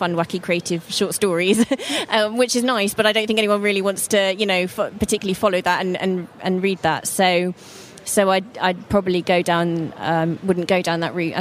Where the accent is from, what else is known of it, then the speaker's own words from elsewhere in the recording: Norwich, East of England, United Kingdom; I was born in Norwich, so it's my hometown. So I go back there fairly frequently.